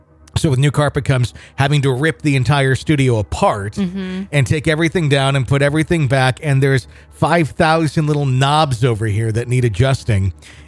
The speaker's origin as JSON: {"language": "English", "region": "California", "country": "United States", "said": "So I'm from California."}